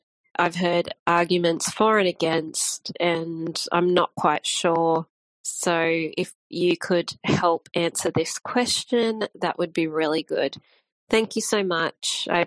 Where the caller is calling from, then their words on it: Australia; I'm from Australia.